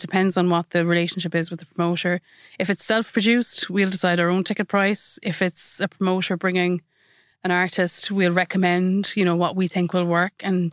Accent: Munster, Ireland; I am from down the road in Kerry, which I'm reminded of on a daily basis while I'm in Cork.

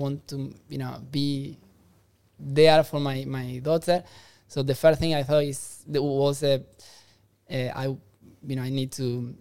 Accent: Buenos Aires Province, Argentina; We grew up in just outside Buenos Aires.

